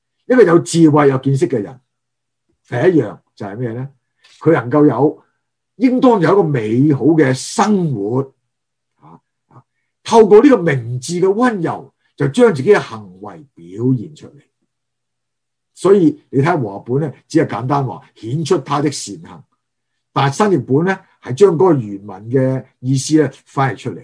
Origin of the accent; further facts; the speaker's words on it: Guangdong, China; 不会呢，我们广东人说什么得罪人多称呼人少。